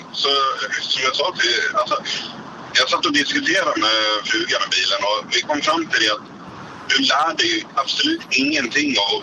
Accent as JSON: {"language": "Swedish", "region": "Småland", "country": "Sweden", "also_born_or_lived": "Norway", "said": "Alltså problemet är att jag pratar svosk. Jag är ju smålänning egentligen, så jag kan inte säga R."}